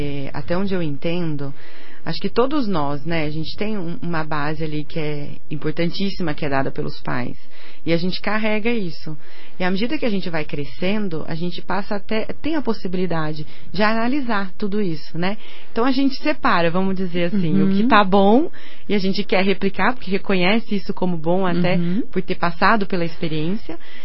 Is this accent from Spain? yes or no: no; Varginha, Minas Gerais, Brazil; now in Curitiba, Brazil; Eu sou mineira, sou de Varginha, sul de Minas.